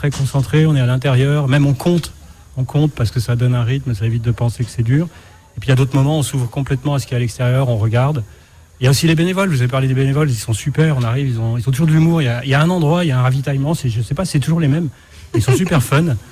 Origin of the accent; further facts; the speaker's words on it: Auvergne-Rhône-Alpes, France; moi je suis natif des pays de Savoie, puis j'ai commencé à skier juste en dessous, là, à Flumé, quand j'étais tout petit